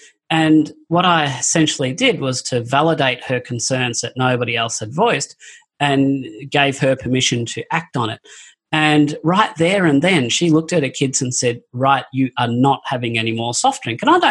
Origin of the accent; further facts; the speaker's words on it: Sydney, New South Wales, Australia; I'm from Sydney in Australia